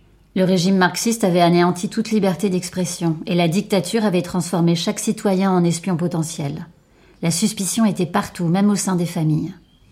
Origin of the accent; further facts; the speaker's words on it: Cotonou, Littoral, Benin; a été contrainte, pour des raisons de santé, de venir séjourner chez nous à Cotonou.